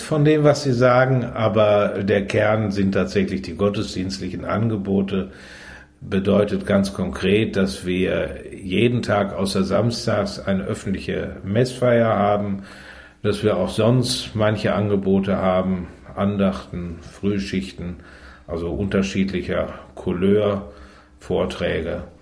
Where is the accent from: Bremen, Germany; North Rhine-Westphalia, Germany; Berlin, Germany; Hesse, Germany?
North Rhine-Westphalia, Germany; Lippstadt; also born or lived in Trier; Ich bin jetzt hier in Lippstadt, auch als Leiter des Hauses seit 2011, bin aber gebürtiger Lippstädter, habe also die ersten 25 Jahre meines Lebens hier in Lippstadt verbracht, war dann 20 Jahre in Trier und bin dann in der letzten Phase wieder hier gewesen.